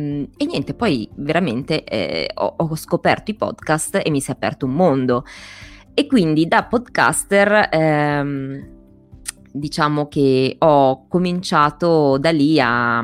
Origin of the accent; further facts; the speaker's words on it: Milan, Lombardy, Italy; born there; E poi sono milanese di nascita, non di origine, perché in realtà quelle sono sparse in tutta Italia